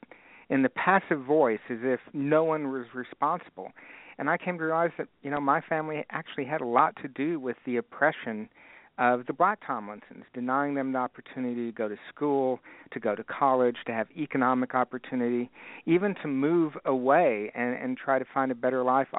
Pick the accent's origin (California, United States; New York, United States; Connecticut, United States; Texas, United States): Texas, United States; Dallas; Well, growing up in the South, in Dallas, a former headquarters of the Ku Klux Klan in the 1920s, I realized that my grandfather was most likely a Klansman